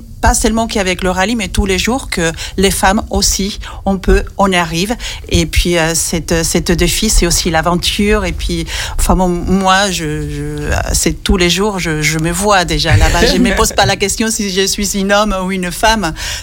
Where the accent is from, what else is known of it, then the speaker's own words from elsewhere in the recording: Spain; moi, j'ouvrais les fenêtres quand j'étais petite en Espagne et j'avais le Maroc en face.